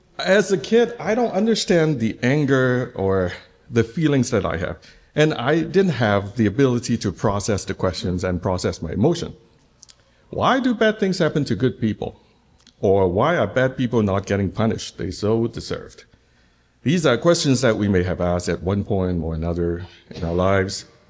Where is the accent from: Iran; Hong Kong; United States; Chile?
Hong Kong; Well, I'm from Hong Kong. So when we were young in Hong Kong, we had no rating systems for movies.